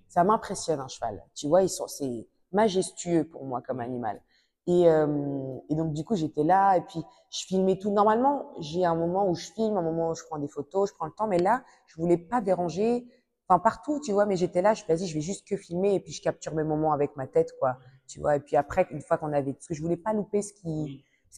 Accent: France; Mais pour nous, en France, quand on nous demande d'où tu viens, même si on sait qu'on est en France, on sait qu'on vient d'ailleurs, en fait.

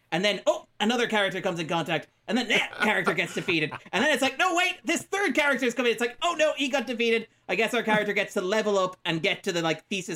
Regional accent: Ireland; Like, again, maybe this is just as an Irish person.

